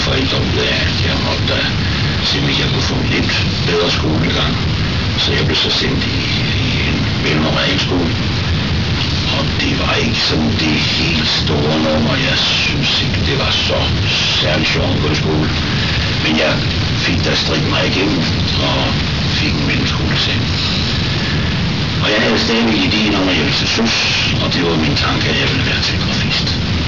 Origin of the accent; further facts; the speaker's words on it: Høg, Central Denmark Region, Denmark; Jeg er født nede på Midtjylland i Høg. Det er der, hvor Kamp Bæreøsten kommer fra. Der kommer jeg så også fra.